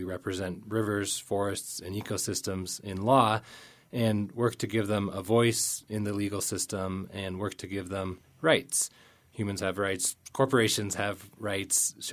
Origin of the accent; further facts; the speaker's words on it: Pacific Northwest, United States; this especially struck my imagination growing up in the Pacific Northwest and seeing wolves come back for the first time in 80 years.